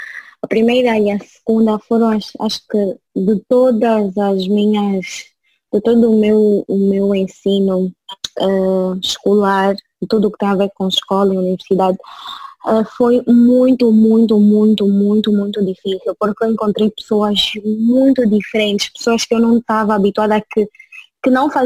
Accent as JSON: {"language": "Portuguese", "country": "Angola", "lives_now": "Portugal", "said": "tenho 23 anos de idade. Sou angolana, sou formada em comunicação, em ciências da comunicação pela Universidade Independente de Angola. Moro em Luanda, nesse momento em Portugal"}